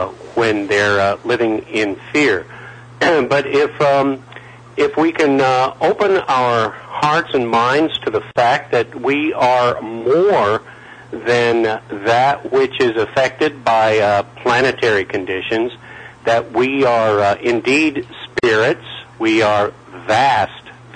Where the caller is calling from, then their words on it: Georgia, United States; from Georgia, Jerry.